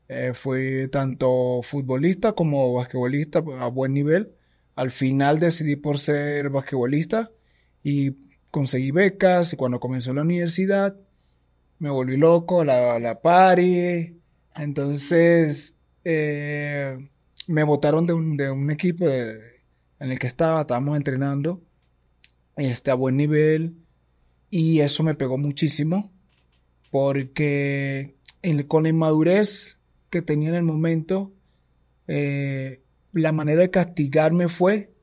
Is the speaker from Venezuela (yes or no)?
yes; Venezuela; soy venezolano. Tengo 40 años, aunque no lo parezca.